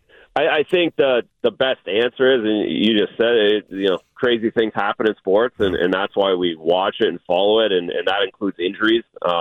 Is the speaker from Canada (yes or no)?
yes; Canada; As Canadian as I am, I'm not a … guy. I have an American passport as well. I am an American. I'm an American citizen.